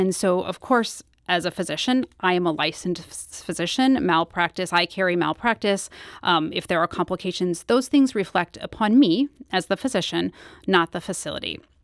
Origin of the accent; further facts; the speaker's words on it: Missouri, United States; So I was raised in Missouri. I went to school in Missouri.